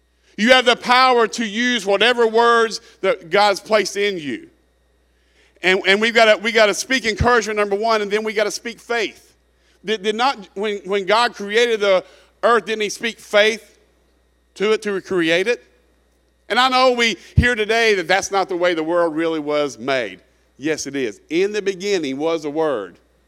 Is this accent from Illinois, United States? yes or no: no; Kentucky, United States; and you know, I'm from Kentucky.